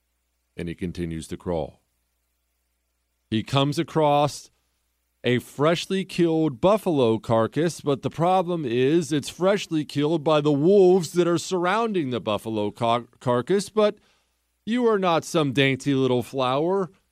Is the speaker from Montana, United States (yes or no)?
yes; Bozeman, Montana, United States; To this day, actually, I grew up in Bozeman, Montana.